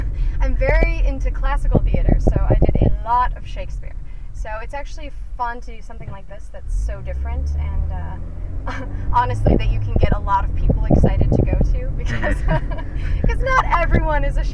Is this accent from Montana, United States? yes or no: yes; Montana, United States; Well, I'm originally from Montana, and both of my parents are from Minnesota.